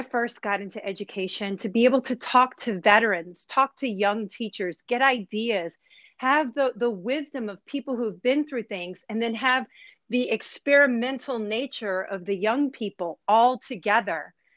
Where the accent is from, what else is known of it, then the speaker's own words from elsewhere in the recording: New Orleans, Louisiana, United States; bunch of people from New Orleans joined it because, we were all displaced, and I didn't live back in my home state for 3 years.